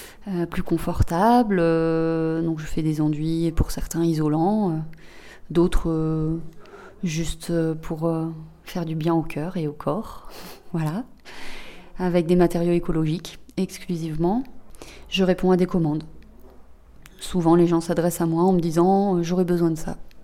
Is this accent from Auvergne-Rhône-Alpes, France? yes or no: no; Nouvelle-Aquitaine, France; je viens du Bordelais, au départ, dans les vignes. Et j'ai quitté cet espace parce que pour moi, ça manquait d'arbres.